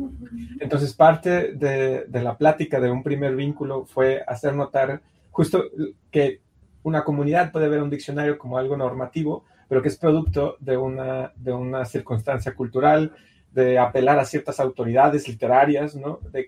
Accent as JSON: {"language": "Spanish", "country": "Mexico", "said": "el diccionario del español de México, como mexicano, ¿no? En mi caso."}